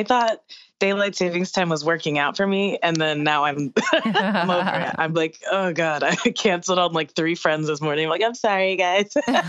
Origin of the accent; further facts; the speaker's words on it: the South, United States; So I'm from the South. You're from the Midwest. I'm from the South, where every pep rally, they would do like the cheers and chants from the movie.